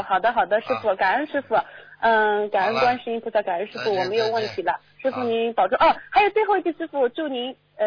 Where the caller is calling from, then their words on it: Shanghai, China; 那天咱们也会有一个集体的放生，我是上海的。